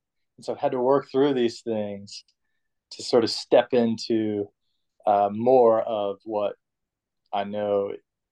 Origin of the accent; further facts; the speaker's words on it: Lake Charles, Louisiana, United States; But I grew up in Louisiana in a small town called Lake Charles. And I grew up in a Southern Baptist church